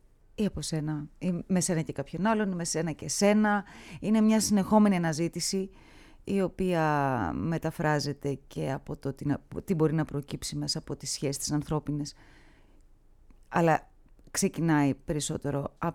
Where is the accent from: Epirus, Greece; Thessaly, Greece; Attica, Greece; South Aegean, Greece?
Thessaly, Greece; Skopelos; η πρώτη έγινε στη Σκόπελο, στην ιδιαίτερη πατρίδα μου.